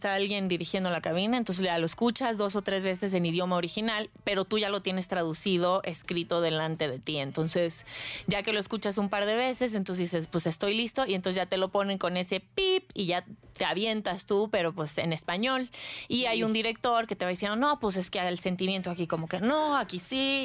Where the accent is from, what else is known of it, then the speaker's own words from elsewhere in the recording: Puebla, Mexico; now in Los Angeles, United States; yo soy originaria de Puebla, pero vivo allá.